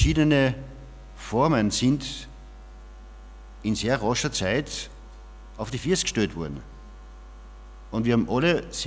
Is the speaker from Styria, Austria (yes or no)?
yes; Knittelfeld, Styria, Austria; ich komme aus Knittelfeld, also ich mit meiner Frau, mit der Heidi.